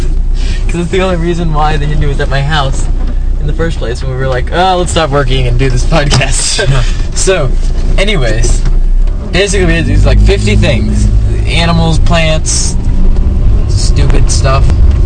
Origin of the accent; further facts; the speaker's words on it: Virginia, United States; Okay, I'm from Virginia.